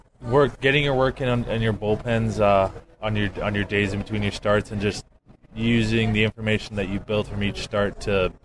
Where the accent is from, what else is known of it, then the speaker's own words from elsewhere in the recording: Victoria, British Columbia, Canada; now in United States; I got my time on the island, because I'm from Victoria, British Columbia, so it's on an island.